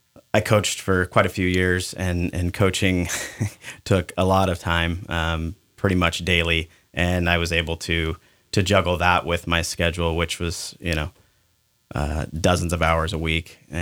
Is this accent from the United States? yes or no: yes; Sandpoint, Idaho, United States; also born or lived in Lewiston / Coeur d'Alene; So I was not born here. I was born in Lewiston, but we moved up here when I was about two or three and grew up here most of my life. Moved to Coeur d'Alene for a few years and then back. So I graduated from Sandpoint High School.